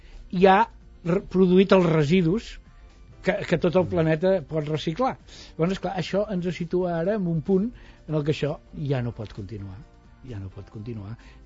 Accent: Mataró, Catalonia, Spain; un dels centres tèxtils més importants de Catalunya ha estat tota la vida el meu poble, no? La meva ciutat, Mataró.

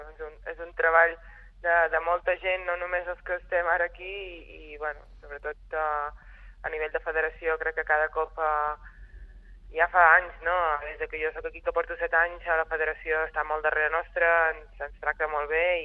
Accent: Girona, Catalonia, Spain; Soc gironina

